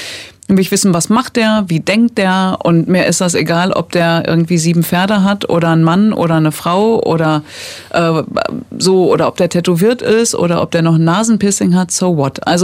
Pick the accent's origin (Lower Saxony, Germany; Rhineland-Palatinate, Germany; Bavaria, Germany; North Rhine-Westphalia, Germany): North Rhine-Westphalia, Germany; Datteln; born there; ich bin in Datteln geboren, aber meine Eltern, wenn sie das wissen wollen, die kommen aus dem Irak.